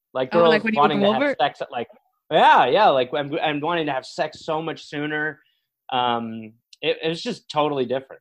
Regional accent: Milwaukee, Wisconsin, United States; I grew up in Milwaukee, Wisconsin.

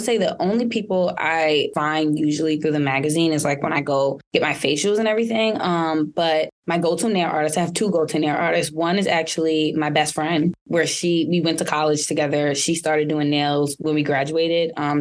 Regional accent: Queens, New York, United States; New York. So I'm originally from New York, born in Queens.

